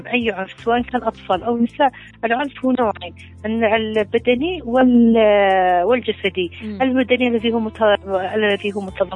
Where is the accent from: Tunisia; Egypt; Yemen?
Yemen; أولا إحنا كشعب يمني لازم أن نقر أن هناك احترام للمرأة